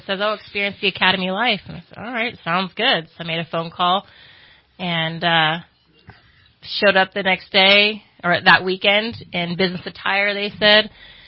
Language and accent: English; Modesto, California, United States; now in Redding, United States; I grew up born and raised in Modesto Turlock area, so I had a lot of family and friends down there